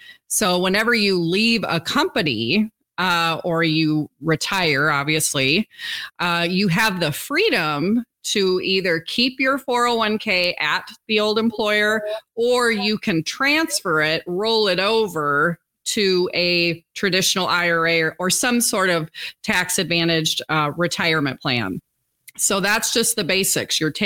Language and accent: English; Wisconsin, United States; I'm actually from Wisconsin, so I'm glad to hear you were out there.